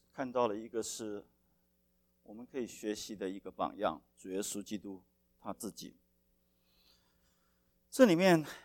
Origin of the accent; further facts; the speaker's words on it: Taiwan; 我是从台湾出来的，台湾出来的男性呢